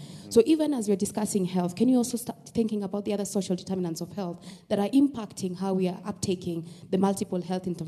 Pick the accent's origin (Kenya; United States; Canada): Kenya; I'm from Kenya. I'm a medical doctor.